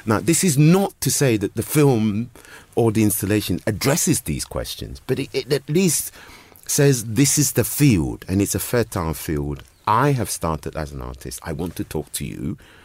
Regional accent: London, United Kingdom; I grew up in West London, just off the Lotts Road in Chelsea, and in the shadow of Battersea Power Station

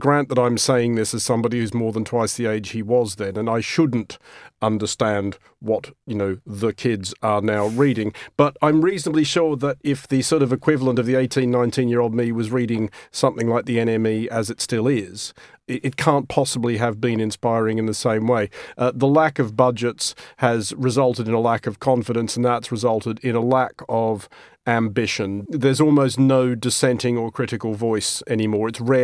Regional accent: Australia; when I was growing up in Australia, especially in the late 80s

